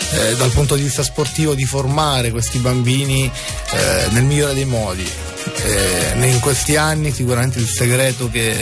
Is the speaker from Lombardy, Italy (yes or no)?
no; Palermo, Sicily, Italy; da buon palermitano diciamo che mi piace obbligare una tappa che è quella di Palermo